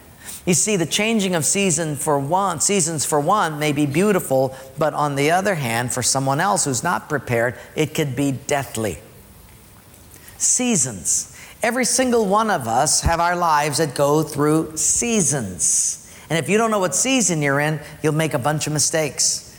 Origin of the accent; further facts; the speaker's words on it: Palolo, Hawaii, United States; I'm from Palolo, right?